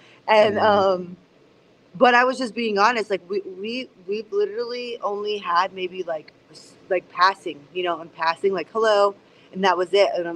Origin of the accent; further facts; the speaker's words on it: California, United States; I grew up in California, which is basically a second Mexico, if you really think about it, you know, like, so the culture is all around me. And I grew up in towns where it was only Mexican.